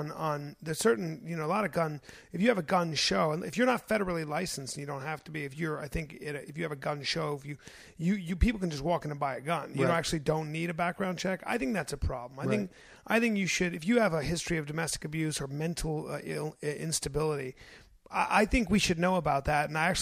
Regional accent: United States; I'm a libertarian. I'm an American.

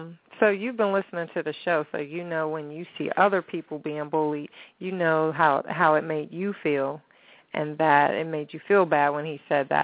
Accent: Steubenville, Ohio, United States; because I'm from Steubenville, Ohio, so there are a lot of people from the Pittsburgh and Steubenville area.

